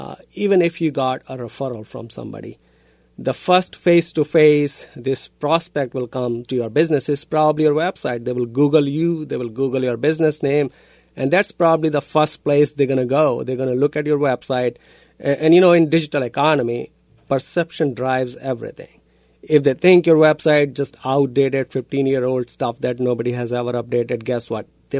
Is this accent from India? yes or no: yes; northern India, India; moved away as an adult; now in Iowa, United States; I grew up in northern India, very, very close to New Delhi, about 100 miles outside of Delhi. I get to Iowa in 1997.